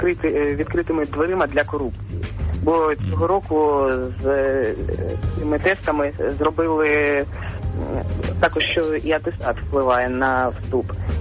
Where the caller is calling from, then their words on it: Donetsk, Donetsk Oblast, Ukraine; я з Донецька.